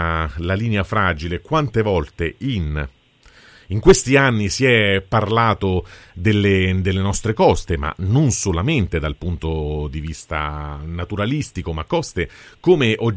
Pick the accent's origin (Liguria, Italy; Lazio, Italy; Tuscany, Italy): Lazio, Italy; Rome; io sono romano